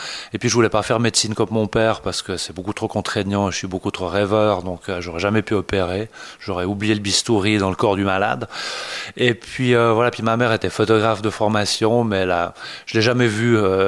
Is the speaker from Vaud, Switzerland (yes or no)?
yes; Lausanne, Vaud, Switzerland; À Lausanne.